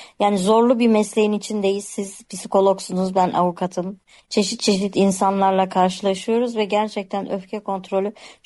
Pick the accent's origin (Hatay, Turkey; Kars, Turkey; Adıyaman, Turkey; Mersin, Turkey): Mersin, Turkey; Ben aslen Mersinliyim.